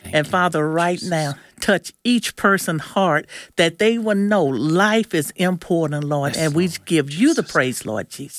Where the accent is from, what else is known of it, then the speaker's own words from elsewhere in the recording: Mississippi, United States; I'm from Nelleton, Mississippi.